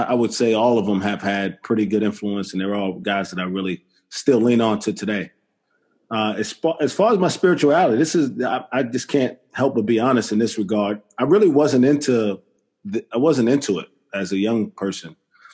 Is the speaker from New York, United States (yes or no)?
yes; Brooklyn, New York, United States; I grew up in Brooklyn, New York, and I got four sisters and no brothers.